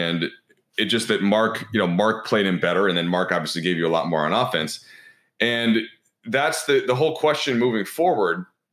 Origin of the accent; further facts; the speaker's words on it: Minnesota, United States; I'm from Minnesota.